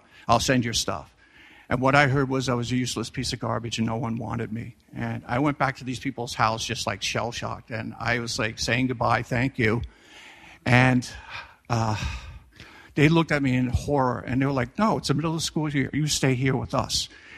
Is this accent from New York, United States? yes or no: yes; Staten Island, New York, United States; I grew up on Staten Island. My mother was Dutch Protestant. My father was Irish Catholic, strike 1, strike 2, Staten Island, strike 3.